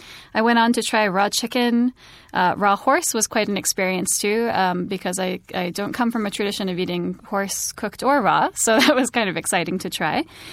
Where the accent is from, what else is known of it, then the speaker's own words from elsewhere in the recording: United States; moved away as an adult; now in Japan; Growing up in the States, eating raw meat really isn't a common thing to do.